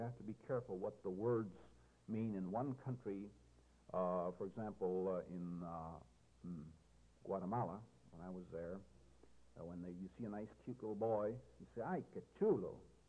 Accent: North Dakota, United States; And then in North Dakota, which is where I'm from, I have to get in a plug for my home state

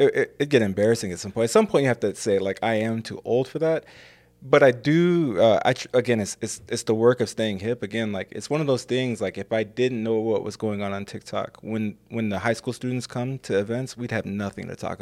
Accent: St. Louis, Missouri, United States; So growing up in North St. Louis, there's exactly one called The Circle, and there's, six streets to come off of.

